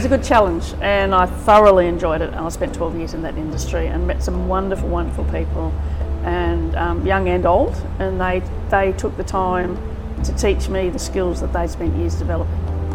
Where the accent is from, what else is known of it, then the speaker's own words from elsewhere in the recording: Melbourne, Victoria, Australia; I grew up in Melbourne, one of four children.